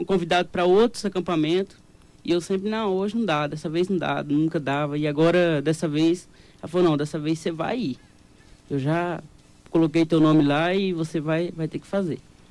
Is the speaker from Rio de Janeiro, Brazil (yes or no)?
no; Macaúba, Mato Grosso do Sul, Brazil; Eu sou de Macaúba.